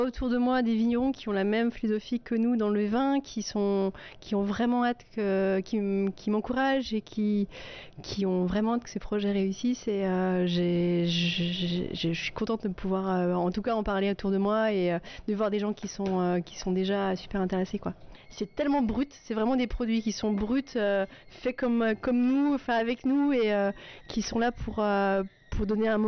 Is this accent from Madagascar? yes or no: no; Soultzeren, Grand Est, France; moi, je viens de la vallée de Münster, je viens de Souzarène.